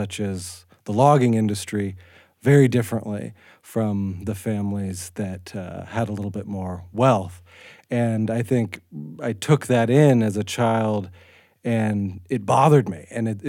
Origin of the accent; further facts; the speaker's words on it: Missoula, Montana, United States; Growing up in Missoula, I had a great love for Montana literature